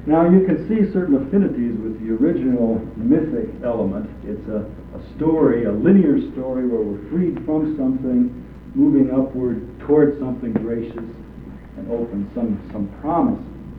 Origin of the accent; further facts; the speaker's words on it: Nebraska, United States; I grew up in Nebraska